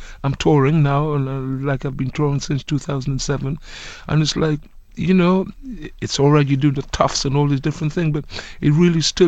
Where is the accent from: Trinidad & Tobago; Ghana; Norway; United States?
Trinidad & Tobago; the village I grew up in Trinidad.